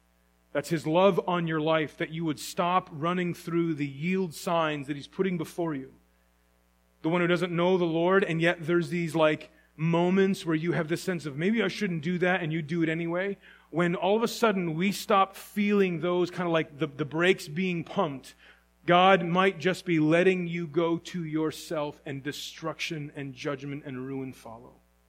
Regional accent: Canada; Like, let me go home. I'm a Canadian.

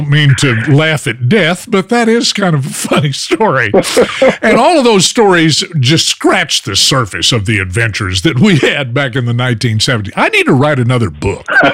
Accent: Fort Worth, Texas, United States; that was one of the highlights of my career because I grew up in Fort Worth.

